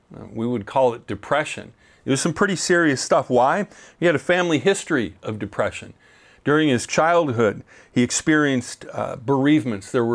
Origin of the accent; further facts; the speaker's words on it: Washington, United States; I'm not in my home state of Washington where I want to be.